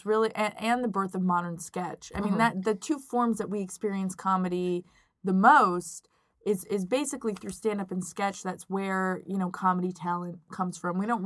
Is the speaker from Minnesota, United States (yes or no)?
no; New York, United States; but I grew up in New York. I went to an arts high school.